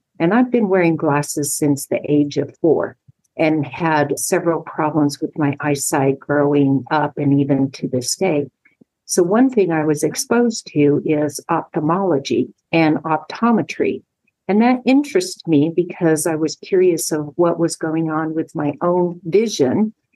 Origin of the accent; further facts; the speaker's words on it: Utah, United States; I grew up in Utah